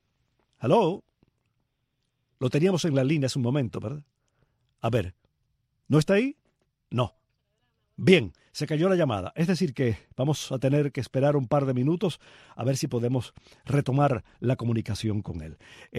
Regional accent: Palma Soriano, Santiago de Cuba, Cuba; Y cuando digo de mi tierra, no solo me refiero a Cuba, sino a Palma Soriano, al campo que rodea a Palma Soriano

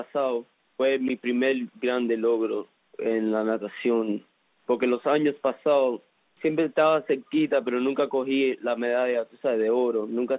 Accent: Hialeah, Florida, United States; born there; Yo nací aquí en Hialeah, pero mis padres son cubanos.

